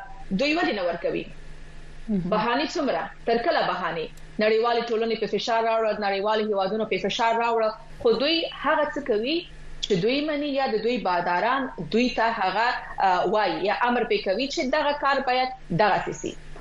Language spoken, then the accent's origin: Pashto; Afghanistan; زه په افغانستان کې لوی سوی یم، ما په افغانستان کې درس ویلی دی، مکتب مې په افغانستان کې ویلی دی، پوهنتون په افغانستان کې ویلی، ما په افغانستان کې کار کړی دی.